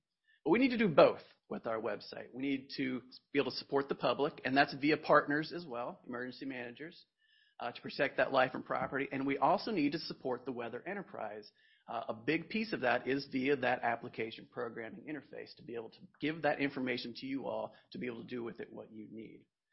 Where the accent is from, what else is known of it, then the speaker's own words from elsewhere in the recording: Midwest, United States; So I'm from the Midwest, so I always pause a little bit when I say my correct name when someone maybe says it a little bit wrong.